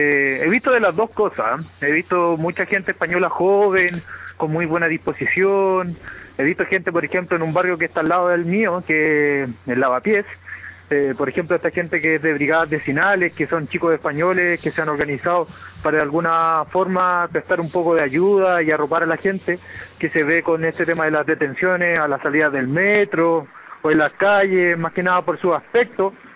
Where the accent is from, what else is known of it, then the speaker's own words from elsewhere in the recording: Chile; now in Madrid, Spain; soy chileno y vivo acá en Madrid.